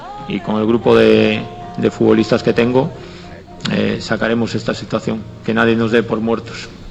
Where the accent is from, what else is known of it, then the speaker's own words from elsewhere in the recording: León, Castile and León, Spain; soy muy cabezón, como somos los de León, los de la provincia de León